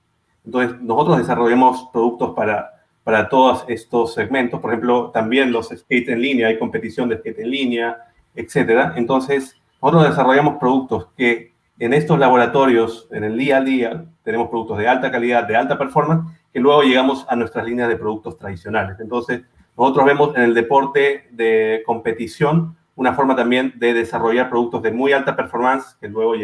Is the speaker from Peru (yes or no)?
yes; north, Peru; now in Argentina; Del norte de Perú.